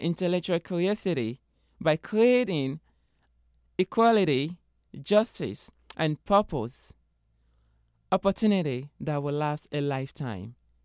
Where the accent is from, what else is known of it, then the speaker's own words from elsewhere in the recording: Nigeria; moved away; Enrolling at USM after moving from my home country, Nigeria, and becoming a first-generation college student was a dream I never thought would be possible.